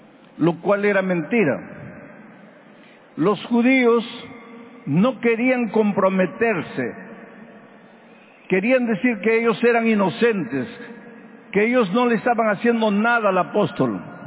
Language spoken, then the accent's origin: Spanish; Peru; moved away; volver al Perú es una experiencia renovadora para mí.